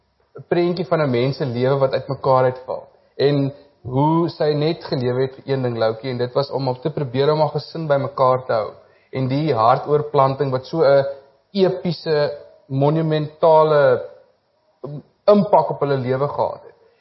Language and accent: Afrikaans; Cradock, Eastern Cape, South Africa; born or raised there